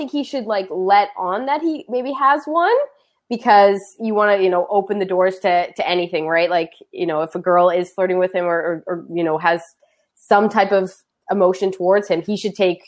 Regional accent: East Coast, Canada; I'm from the East Coast.

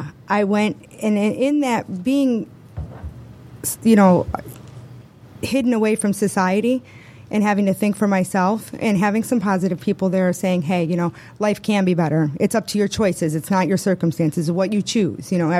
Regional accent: Detroit, Michigan, United States; living in not such a great neighborhood growing up in Detroit and parents that didn't pay much attention to their children.

